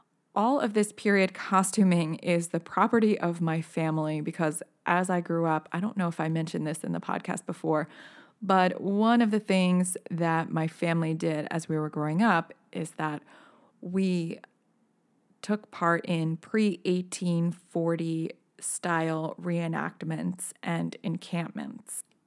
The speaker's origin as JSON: {"language": "English", "region": "New Jersey", "country": "United States", "tie": "born or raised there", "said": "I grew up in Hunterdon County, and my mother is still very much involved with the Kingwood United Methodist Church"}